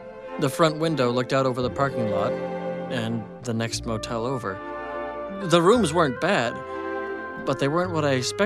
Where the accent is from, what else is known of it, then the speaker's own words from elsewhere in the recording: Illinois, United States; born there; I was born in Illinois, outside Chicago.